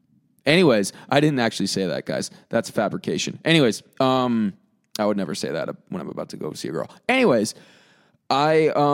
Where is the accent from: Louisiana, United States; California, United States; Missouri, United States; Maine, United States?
California, United States; Orange County; He's from Orange County, and so am I. I hate hipsters too, but like we're from Orange County, and we never hung out with people like that.